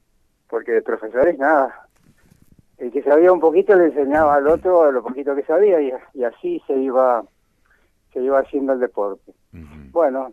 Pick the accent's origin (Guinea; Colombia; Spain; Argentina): Argentina; Mendoza; born there; also born or lived in Córdoba; now in General Alvear, Argentina; Yo no soy de acá de Alvear, sino que nací en Mendoza, fui a estudiar a Córdoba, y por esas cosas de la vida, cuando termino de estudiar, no sabía dónde instalarme y me invitaron a visitar el sur de Mendoza y me gustó y aquí me quedé.